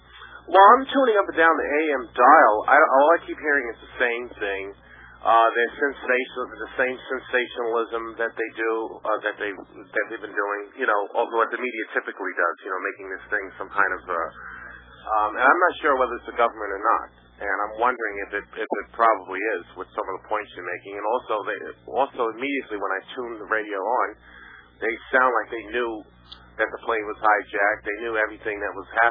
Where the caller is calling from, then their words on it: Queens, New York, United States